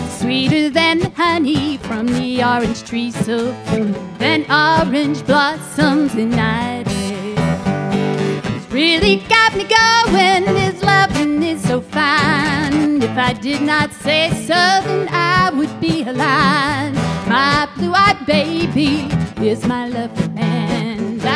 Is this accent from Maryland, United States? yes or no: no; Lake Wales, Florida, United States; from Lake Wales, Florida, and I'm excited to be here.